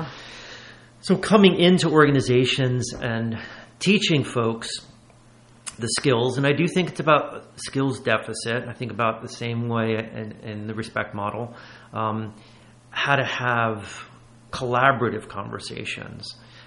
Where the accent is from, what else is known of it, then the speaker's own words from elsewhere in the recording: United States; it's just disgusting to me as an American.